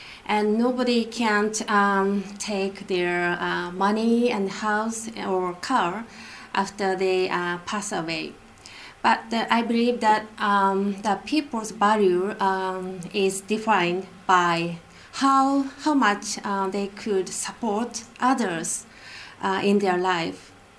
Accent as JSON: {"language": "English", "region": "Osaka", "country": "Japan", "tie": "born or raised there", "said": "I was born in Osaka, secondary city in Japan, and my grandmother owned kimono shop there."}